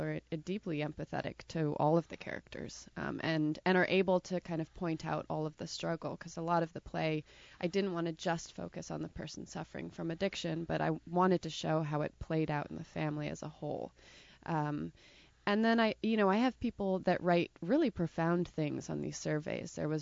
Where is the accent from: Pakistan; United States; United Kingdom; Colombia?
United States; Wakefield, Rhode Island; I'm from South Kingstown, from Wakefield.